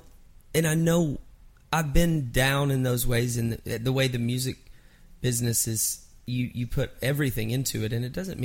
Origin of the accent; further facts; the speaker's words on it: Mineral Wells, Texas, United States; I was in my hometown in Mineral Wells, Texas.